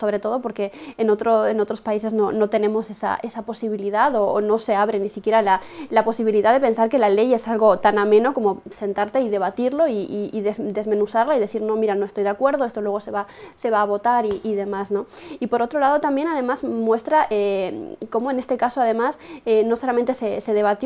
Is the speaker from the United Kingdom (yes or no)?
no; Uruguay; en el caso mío, que soy de Uruguay, que no puedo ni siquiera votar